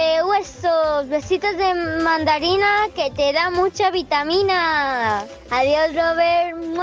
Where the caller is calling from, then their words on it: Vinaròs, Valencian Community, Spain; de Vinaroz.